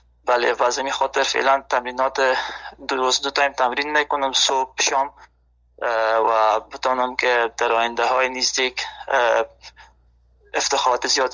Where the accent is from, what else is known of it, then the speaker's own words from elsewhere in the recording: Afghanistan; now in Germany; از افغانستان آلمان آمدم